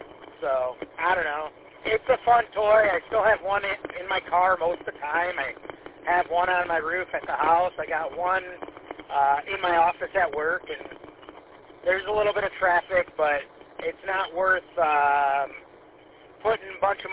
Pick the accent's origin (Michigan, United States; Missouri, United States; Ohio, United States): Michigan, United States; I'm from Macomb County, and I know that area